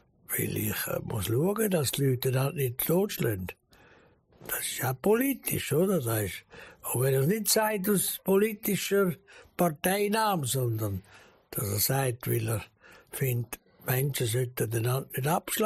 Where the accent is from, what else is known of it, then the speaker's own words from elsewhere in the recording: Zurich, Switzerland; Aber ich bin Protestant und ich bin Zürcher.